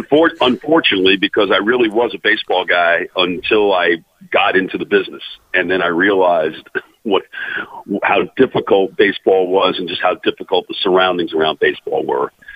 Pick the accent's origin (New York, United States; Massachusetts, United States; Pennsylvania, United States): New York, United States; I loved it growing up. I grew up in New York. I was a Met fan.